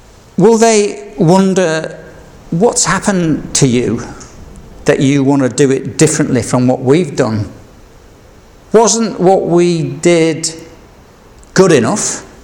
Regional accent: Yorkshire and the Humber, United Kingdom; Because being a Yorkshireman, I was still a Yorkshireman.

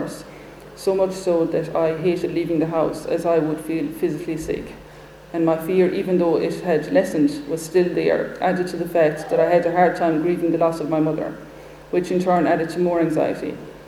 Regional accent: Ballinacally, County Clare, Ireland; I come from the Republic of Ireland, and I was raised in a small village called Ballinacally, which is in County Clare, where my siblings and I were raised by our mother. I was christened at a month old into the Roman Catholic faith.

